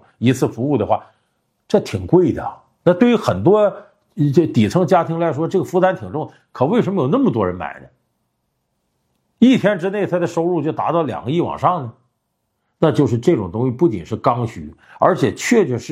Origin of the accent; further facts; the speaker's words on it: Heilongjiang, China; born there; 那如果我不是生在黑龙江一个小县城，我就是北京人